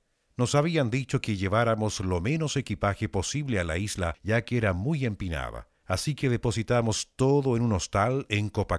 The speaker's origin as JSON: {"language": "Spanish", "country": "Germany", "second_language": "Spanish", "said": "La altura del lago Titicaca y los caminos empinados nos agotaron bastante, sobre todo a mí como alemán."}